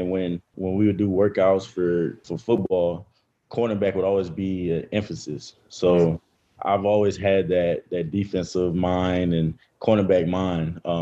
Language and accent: English; Baton Rouge, Louisiana, United States; LSU, it was always the main goal.